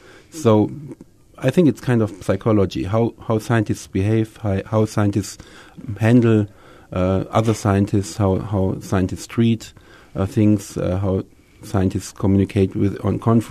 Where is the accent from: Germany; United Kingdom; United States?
Germany; English is a second language; But of course, I grew up in Germany, and I was taught